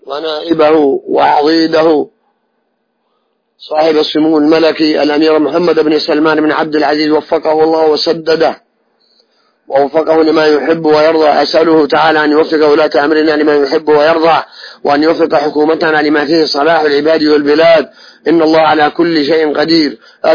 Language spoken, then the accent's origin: Arabic; Saudi Arabia; نعيش في بلادنا المملكة العربية السعودية